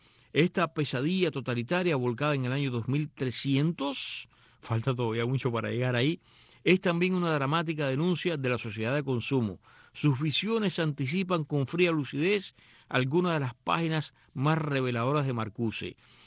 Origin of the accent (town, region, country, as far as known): Cuba